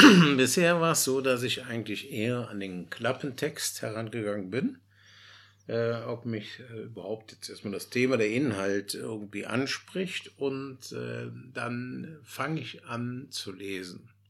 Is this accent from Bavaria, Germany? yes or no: no; Cologne, North Rhine-Westphalia, Germany; Der nächste Text erfreut mich besonders als Kölner.